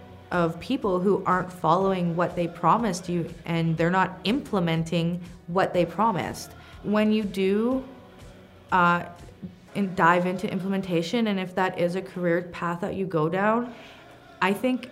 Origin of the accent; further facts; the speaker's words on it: Carcross, Yukon, Canada; I am from Carcross. I'm Carcross Tagish First Nation